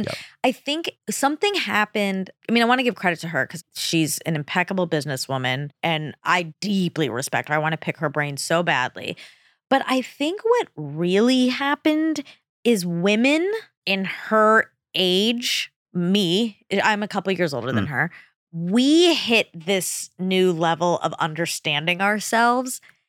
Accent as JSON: {"language": "English", "region": "the South", "country": "United States", "tie": "born or raised there", "said": "I grew up in the South, so I knew"}